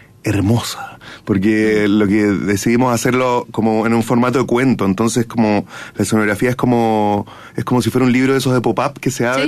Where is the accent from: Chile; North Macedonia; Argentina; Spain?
Chile; en mi fuera adentro y siendo chileno, decía